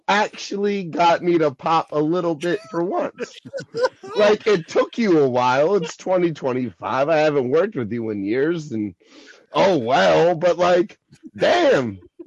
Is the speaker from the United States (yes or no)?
yes; Atlantic City, New Jersey, United States; it's Atlantic City, my boy. I'm not representing that Philly. I like Philly, but I'm not from Philly. Atlantic City all day, baby.